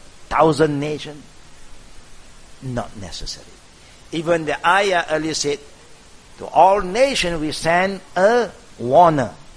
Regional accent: Malaysia; English is a second language; So as Malaysian, example, when you want to talk something about our country, we must represent Islam and all Malaysian.

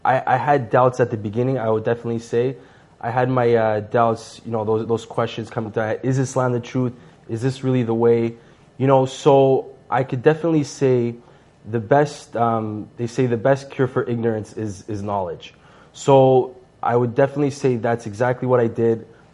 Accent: Toronto, Ontario, Canada; also born or lived in Serbia; I was born in Serbia, and I was a year old when my parents moved here to Canada. And so I've lived pretty much my entire life in Toronto, Canada.

